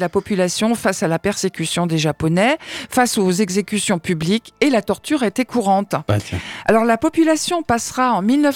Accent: France; Puis nous, en tant que Français, on s'en est un petit peu mêlés aussi.

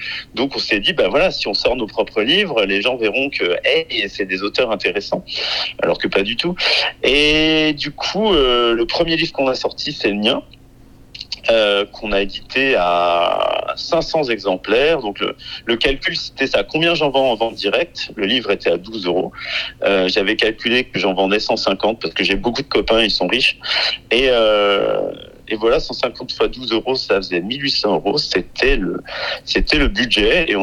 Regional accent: Paris, Île-de-France, France; J'ai pris Paris parce que je suis parisien, donc c'était plus pratique.

